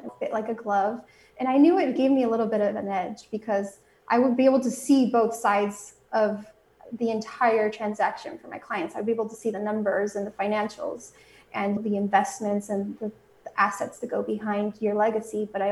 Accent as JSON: {"language": "English", "country": "Mexico", "tie": "born or raised there", "also_born_or_lived": "United States", "said": "I was raised both in Mexico and here in the United States, so I speak Spanish"}